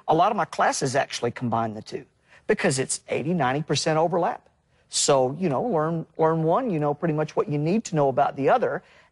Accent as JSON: {"language": "English", "region": "Tennessee", "country": "United States", "said": "And I go, well, I'm just … from Tennessee."}